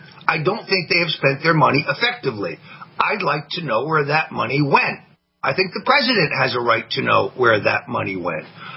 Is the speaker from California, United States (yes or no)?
no; Florida, United States; So, for example, Senator Marco Rubio here in my home state of Florida.